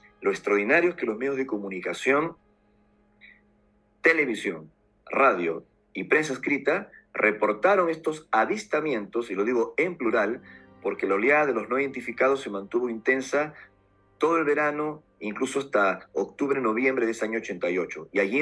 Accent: Peru; born there; Yo nací en Perú hace 48 años y fue en mi país de origen donde todo empezó.

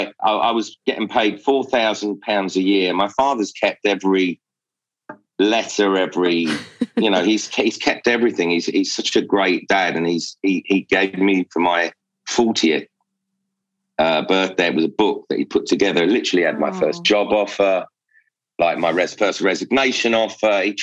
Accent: London, United Kingdom; I had a great childhood.

